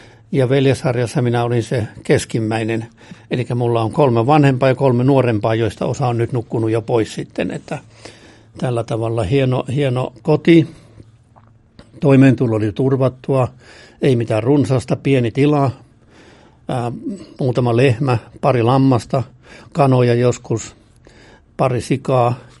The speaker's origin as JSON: {"language": "Finnish", "town": "Saarijärvi", "region": "Central Finland", "country": "Finland", "tie": "born there", "said": "Minä synnyin Saarijärvellä ja perhe oli tosi suuri, mihinkä mä synnyin. Kaiken kaikkiaan 15 lasta"}